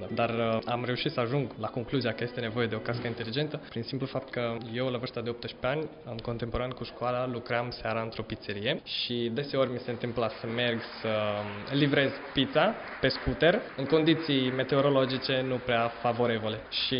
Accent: Iași, Iași County, Romania; now in San Giovanni Valdarno, Italy; Din Iași.

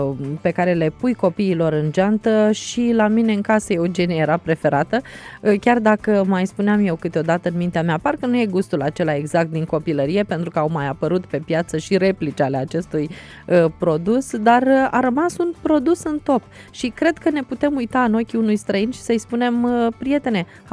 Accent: Romania; Cred că noi ca români ținem la produsele acestea care într-un fel ne definesc.

